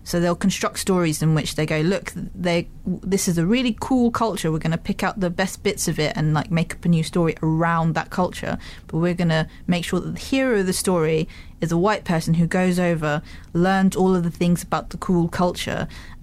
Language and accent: English; Malaysia; And I get quite a lot of questions of like, where are you from? Oh yeah, no, my wife's from there as well. And I'm just like, that's really not relevant. Can I get off the phone now? So there was this one instance where this guy was just like, oh my God, my wife's also from Malaysia.